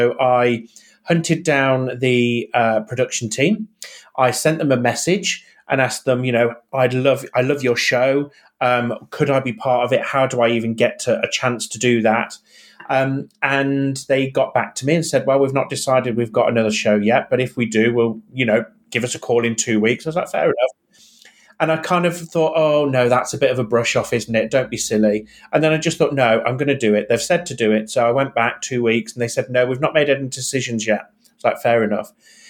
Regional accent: England, United Kingdom; moved away; I have lived down south now for 22 years. I'm originally from the Midlands.

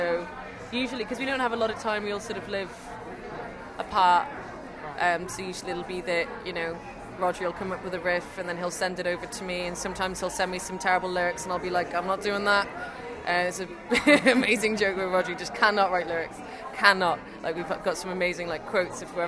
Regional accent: Canada; also born or lived in Cardiff; I was born in Cardiff, but I grew up in Canada, and basically my dad's Welsh and my mum's Canadian Scandinavian.

